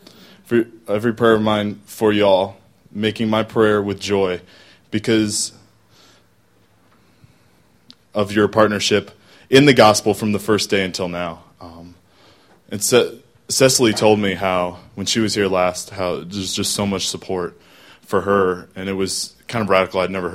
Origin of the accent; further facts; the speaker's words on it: Seattle, Washington, United States; I'm from Seattle, Washington, the birthplace of coffee.